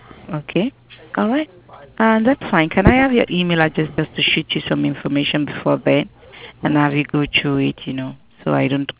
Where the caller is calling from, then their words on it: Herndon, Virginia, United States; I'm actually calling out of Endon, Virginia